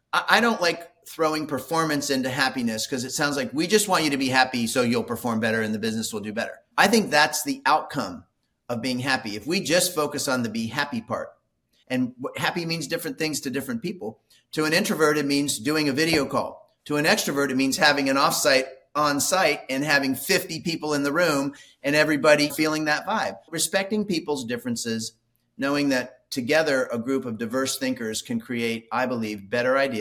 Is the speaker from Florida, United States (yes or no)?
yes; Florida, United States; literally born and raised in Florida